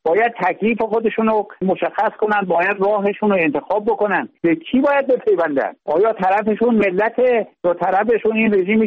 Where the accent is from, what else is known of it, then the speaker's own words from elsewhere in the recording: Bakhtiari, Iran; پسرای دیگه‌ام برمی‌دارن، برادرام هستن، ایلم هستن، ما بختیاری هستیم. 8 میلیون بختیاری پرچم بختیاری رو برخواهند داشت.